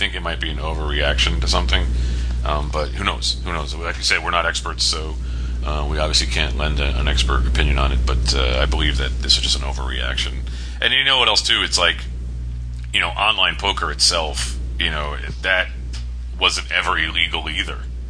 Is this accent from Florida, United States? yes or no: yes; Florida, United States; she's obviously from Florida, which is always cool because we're from Florida.